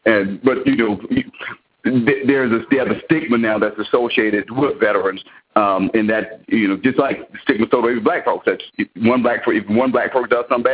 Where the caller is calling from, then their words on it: Clayton, Missouri, United States; I'm calling from Clayton right now, but I live in St. Charles, and I get my offices in Cottleville, Missouri.